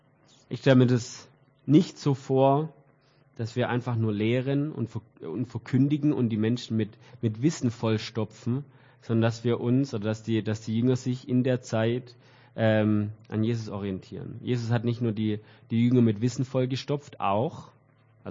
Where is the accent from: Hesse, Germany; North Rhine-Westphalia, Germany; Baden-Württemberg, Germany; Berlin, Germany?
Baden-Württemberg, Germany; Weilheim an der Teck; sei es bei mir in Weilheim, wo ich herkomme. Also bin Weilheimer.